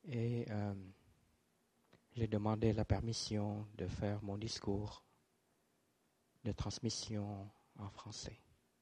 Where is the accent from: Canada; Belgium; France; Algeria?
France; Mon vietnamien était très limité parce que je suis né en France, et j'ai fait toutes mes études en France, toutes mes études en français, dans les lycées français.